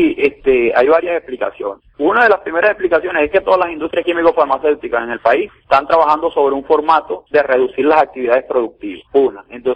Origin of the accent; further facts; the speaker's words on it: Venezuela; somos habitantes de Venezuela, somos de nacionalidad venezolana y sentimos nuestra patria.